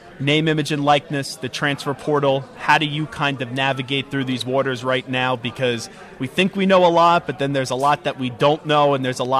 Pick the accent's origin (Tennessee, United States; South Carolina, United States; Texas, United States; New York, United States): New York, United States; Is, like, I'm a New Yorker, so we have a high standard for pizza.